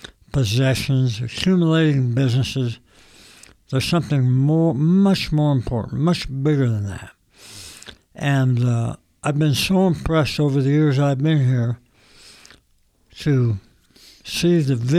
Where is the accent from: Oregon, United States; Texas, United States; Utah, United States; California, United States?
Utah, United States; Yeah, well, I was born and raised in Utah. I was born to a family of Italian immigrants, all from Italy, and I've lived in Utah my entire life.